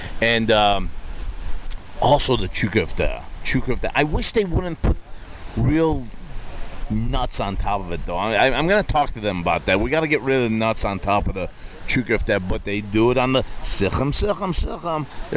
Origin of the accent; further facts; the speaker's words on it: United States; But you know what? I'm American. I used to be, I'm from America, and I used to be a waiter in college.